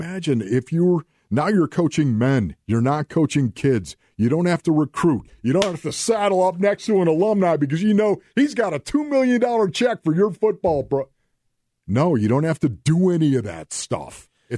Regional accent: Buffalo, New York, United States; I came from Buffalo, New York. I know what that gray canopy looks like.

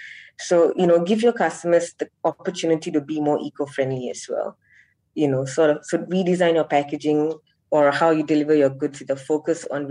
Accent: Seremban, Negeri Sembilan, Malaysia; I come from Seremban

